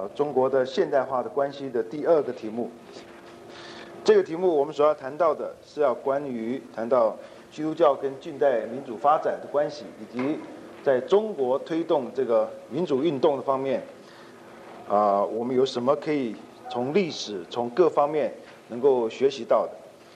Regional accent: Taiwan; 一个法国人跟我讲他知道我从台湾来的，不过他是把我看成中国人

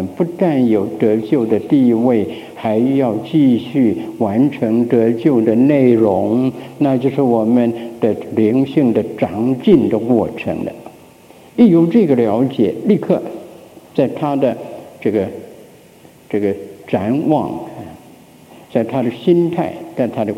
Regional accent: North China, China; 在中国，我在北方长大，冬天呢是围着火炉的

